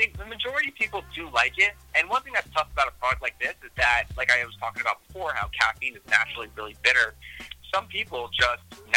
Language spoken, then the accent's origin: English; Seattle, Washington, United States; So I'm originally from Seattle